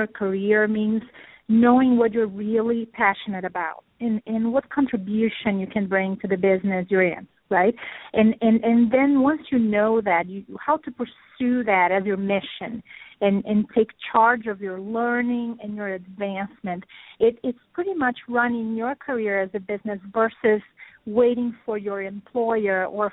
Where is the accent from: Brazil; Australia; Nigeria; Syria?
Brazil; moved away as an adult; also born or lived in Italy / United Kingdom / Germany; now in United States; I lived in many different countries. I grew up in Brazil, and I finished college there, lived in Italy, the UK, Germany, and I've been in the United States for about 8 years